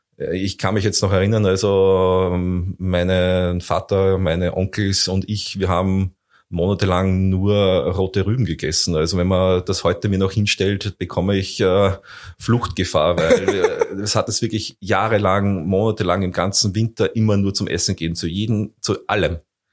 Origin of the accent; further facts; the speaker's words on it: Austria; als Österreicher